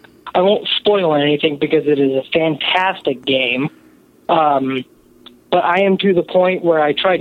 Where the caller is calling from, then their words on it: Kansas City, Missouri, United States; I'm calling from the Kansas City area.